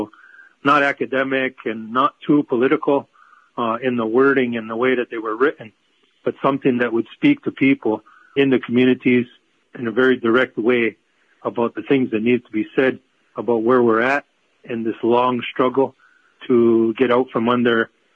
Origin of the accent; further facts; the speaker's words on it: Kahnawake, Quebec, Canada; I'm a Mohawk from Ganawage, which is outside of Montreal.